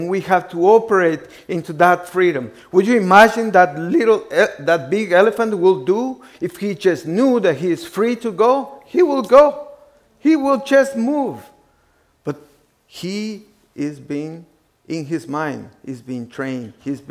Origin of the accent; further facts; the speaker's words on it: Guatemala; I'm from Guatemala. Beautiful place in Central America.